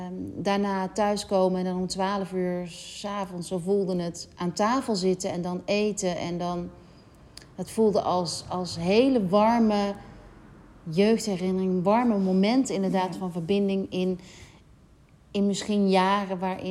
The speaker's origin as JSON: {"language": "Dutch", "region": "North Brabant", "country": "Netherlands", "tie": "born there", "said": "ik ben in Brabant geboren, katholiek opgevoed. Ik heb mijn communie gedaan, mijn vormsel gedaan."}